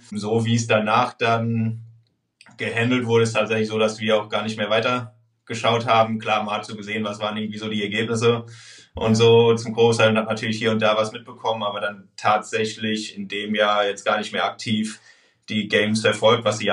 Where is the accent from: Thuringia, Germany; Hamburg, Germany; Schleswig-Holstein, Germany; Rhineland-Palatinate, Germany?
Rhineland-Palatinate, Germany; Mainz; also born or lived in Cologne; halt Master in Maastricht und davor habe ich aber 8 Jahre in Köln gelebt. Aber ich komme halt ursprünglich aus Mainz und jetzt quasi wieder so in die Heimat zurückgekehrt.